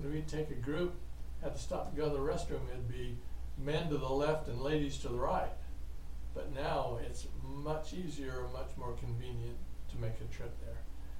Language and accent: English; Utah, United States; You know, I was born in Utah, been here just about my whole life, and so I take this white guy Christian culture and upbringing